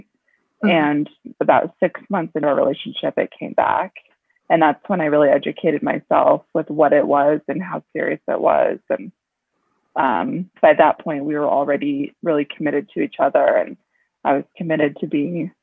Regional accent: Billings, Montana, United States; I was living in Billings at the time, and I grew up in Billings, and so we were like readjusting to Montana

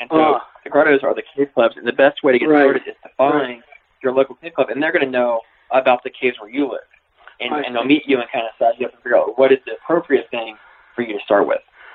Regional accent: South Dakota, United States; And then Jewel Cave, which is, you know, kind of my hometown cave here in the Black Hills.

